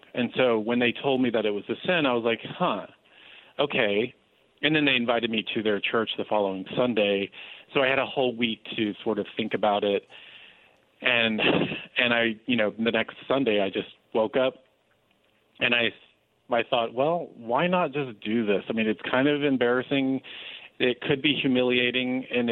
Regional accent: Dallas, Texas, United States; Because I grew up Catholic in Dallas. I went to Jesuit schools my whole life.

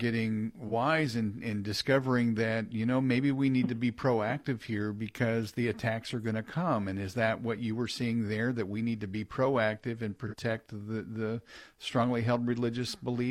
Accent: Missouri, United States; also born or lived in Kansas; Back home in Kansas, I lived there for about 2 decades. Missouri's my home state, but Kansas was my adopted home for quite a while.

